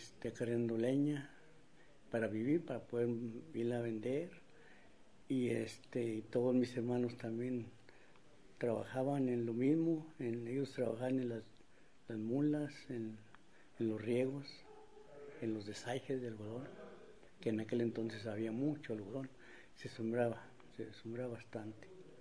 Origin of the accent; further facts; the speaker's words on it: Torreón, Coahuila, Mexico; also born or lived in Tayagua; yo vengo de Tayagua, Zacatecas. Desde que estaba muy chiquito me trajeron de brazos de 6 meses. Nos vinimos para la ciudad de Torreón.